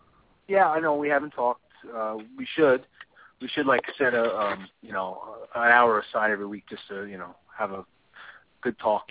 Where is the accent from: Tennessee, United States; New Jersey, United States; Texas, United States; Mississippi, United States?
New Jersey, United States; now in New York, United States; I'm from New Jersey. For like 8 years, I've lived in the city, up by the George Washington Bridge. So I'm like in the city by like technicality.